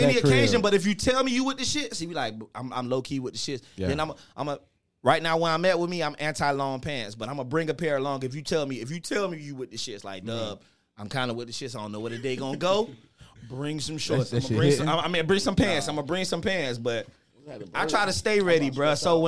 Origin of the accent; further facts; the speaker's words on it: Miami, Florida, United States; I ain't going with me growing up in Miami, and I have a problem